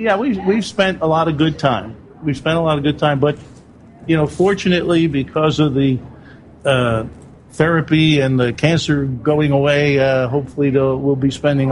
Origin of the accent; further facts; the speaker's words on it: New York, United States; growing up in New York and playing basketball.